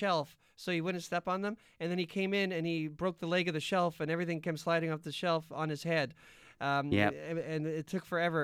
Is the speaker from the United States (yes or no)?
no; Canada; We're being very Canadian. We're being very Canadian.